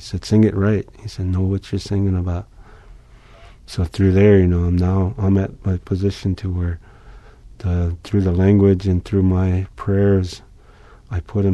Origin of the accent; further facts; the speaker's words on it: Yankton, South Dakota, United States; born there; I was born in 1963 on the Yankton, South Dakota.